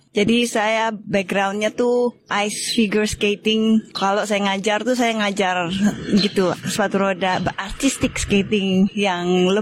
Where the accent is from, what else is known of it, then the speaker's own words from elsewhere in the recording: Jakarta, Indonesia; now in Melbourne, Australia; Saya berasal dari Jakarta dan pindah ke Melbourne tahun 98 saat kerusuhan. Lalu sudah di Melbourne 25 tahunan.